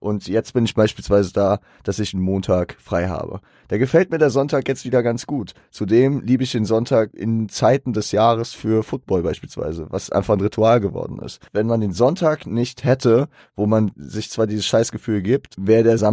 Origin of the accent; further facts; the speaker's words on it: Frankfurt, Hesse, Germany; Das müssen wir ganz selbstkritisch als Frankfurter sagen.